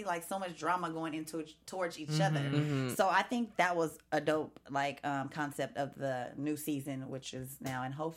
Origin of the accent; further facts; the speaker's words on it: West Coast, United States; I'm from the West Coast. I'm going for the West Coast.